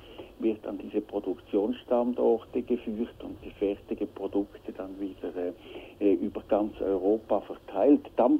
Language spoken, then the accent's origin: German; Switzerland; Man muss halt sehen, dass bei uns in der Schweiz die Sozialdemokraten die glühendsten Befürworter eines möglichst schnellen EG-Beitritts sind